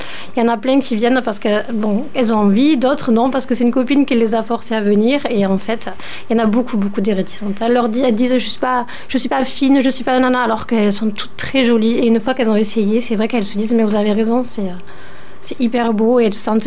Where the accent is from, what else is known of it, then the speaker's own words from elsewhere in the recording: Occitanie, France; voilà, j'ai 37 ans, je viens de Crensac-les-Terbes.